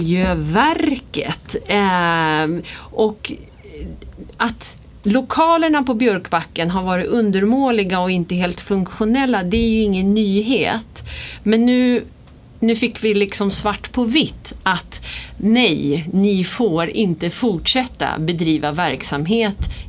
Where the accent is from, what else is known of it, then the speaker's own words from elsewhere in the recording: Tyresö, Stockholm County, Sweden; och är Tyresöbo. Jag är uppvuxen i Tyresö, född och uppvuxen här. Mamma och pappa flyttade hit när det var nybyggt och jag var på G så att säga.